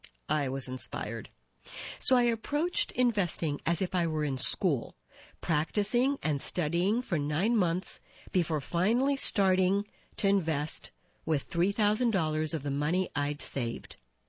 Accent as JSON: {"language": "English", "town": "Detroit", "region": "Michigan", "country": "United States", "said": "Yes, I'm a black woman, CEO. Yes, I'm from Detroit. Yes, it's different."}